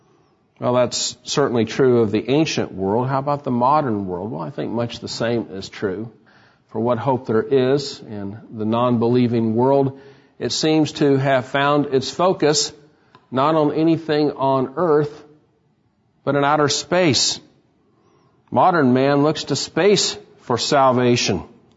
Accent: Houston, Texas, United States; now in Dallas, United States; I remember my childhood growing up in Houston without air conditioning.

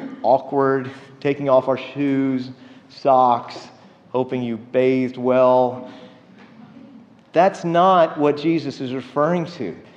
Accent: Texas, United States; And I'm from Texas, so that hurts a little bit, but it's true.

